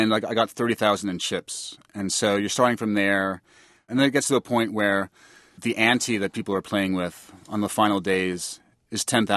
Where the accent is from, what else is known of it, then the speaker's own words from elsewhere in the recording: New York, United States; I'm American, grew up in New York